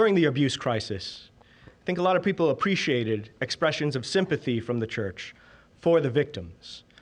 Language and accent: English; Tampa, Florida, United States; I'm from the Tampa Bay area, yes.